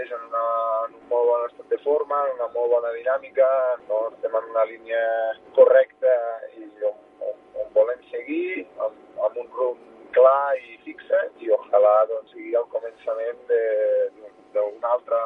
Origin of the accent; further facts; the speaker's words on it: Catalonia, Spain; primer de tot perquè soc català